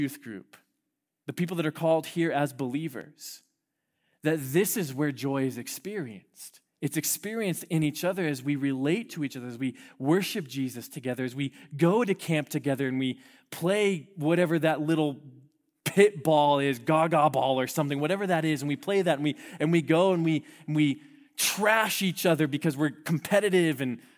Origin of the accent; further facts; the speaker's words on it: Apple Valley, California, United States; also born or lived in Hesperia; I grew up in the high desert. I literally was born and raised in Apple Valley. The only other place I've lived is Hesperia. Nowhere else.